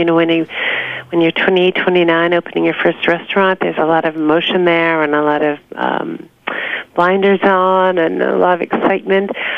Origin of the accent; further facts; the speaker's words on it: New York, United States; I was born and raised in New York.